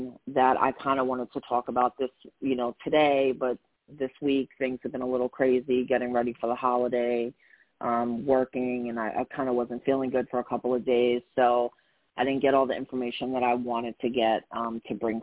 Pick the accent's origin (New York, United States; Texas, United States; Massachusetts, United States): New York, United States; Queens; I will be going back to Queens, New York, my hometown.